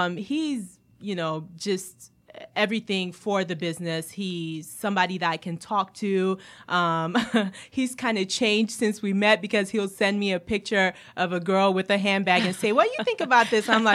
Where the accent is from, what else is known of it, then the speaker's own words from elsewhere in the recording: Nigeria; and I'm originally from Nigeria